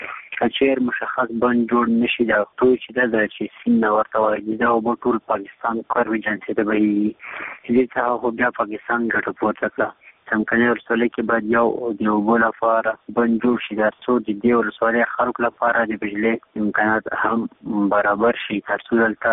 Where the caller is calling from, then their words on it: Paktia, Afghanistan; پکتیا څنګه څخه … خبرې کوم.